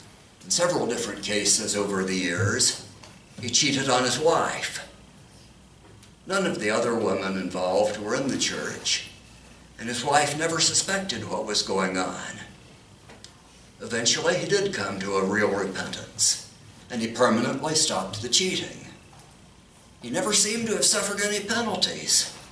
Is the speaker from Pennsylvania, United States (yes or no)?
no; Kingsport, Tennessee, United States; moved away as an adult; also born or lived in Johnson City / Houston; I grew up in Kingsport, born in Johnson City, grew up in Kingsport, went to undergraduate college in Bristol. So from that area, but I lived for almost 40 years in Houston. Now I've moved back.